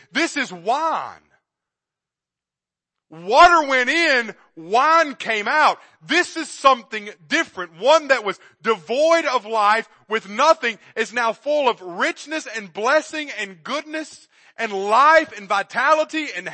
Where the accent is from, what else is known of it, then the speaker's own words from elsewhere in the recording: York, South Carolina, United States; I'll tell you, I'm from York, South Carolina.